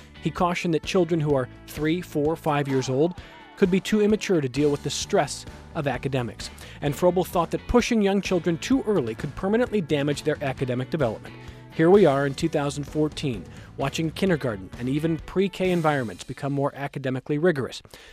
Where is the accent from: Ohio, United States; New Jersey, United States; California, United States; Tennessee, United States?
Ohio, United States; Cleveland; when I grew up outside Cleveland, I went to a nursery school called Play and Learn.